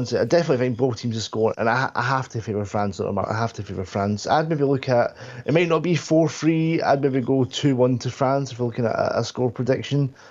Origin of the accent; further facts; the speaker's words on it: Scotland, United Kingdom; It's because I'm Scottish.